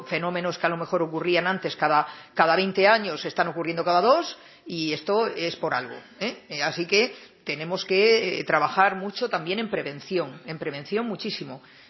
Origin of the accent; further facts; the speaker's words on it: Extremadura, Spain; born there; accent: Extremaduran; moved away as an adult; now in Castilla-La Mancha, Spain; aunque veis que tengo acento y es que soy extremeña de nacimiento, pero soy castellano manchega de adopción, 30 años ya, más de la mitad de mi vida ya en Castilla-La Mancha, enraizado allí